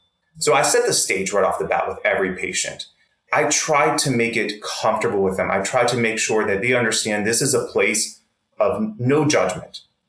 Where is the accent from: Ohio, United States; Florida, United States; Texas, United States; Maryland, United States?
Maryland, United States; Baltimore; I am a Greek American born and raised in Baltimore to Greek immigrant parents who really just enjoys travel and being a dad.